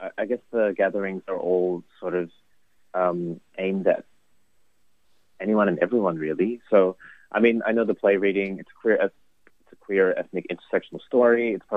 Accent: Sydney, New South Wales, Australia; I guess growing up in Sydney, going to uni, catching the train for hours at a time

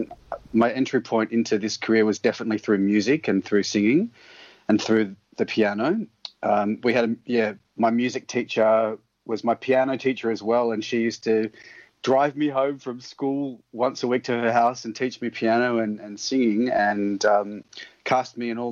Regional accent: Sydney, New South Wales, Australia; I am a Sydney-sider, born in Sydney. I was born in Auburn Hospital in Sydney and grew up in Western Sydney when I was very young. Our family lived in Mount Druitt and then Blacktown. And then I think from the age of 2 till about 19, I lived in a suburb called Greystanes.

